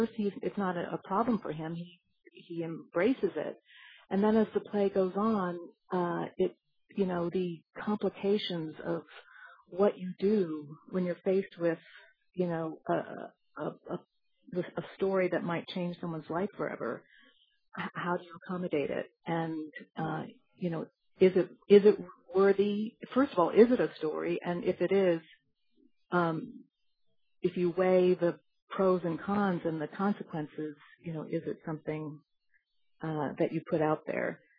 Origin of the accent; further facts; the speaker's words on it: Charlottesville, Virginia, United States; my hometown is Charlottesville, Virginia.